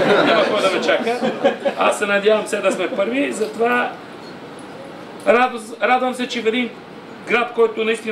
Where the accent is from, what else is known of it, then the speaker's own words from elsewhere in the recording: Sofia, Sofia City, Bulgaria; съм роден на Герена, отрасъл съм на Герена